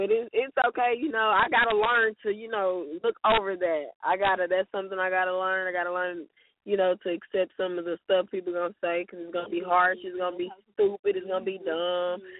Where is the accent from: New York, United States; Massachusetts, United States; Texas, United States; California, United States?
Texas, United States; I enjoyed y'all. I keep saying y'all. I'm from Texas, so I say y'all.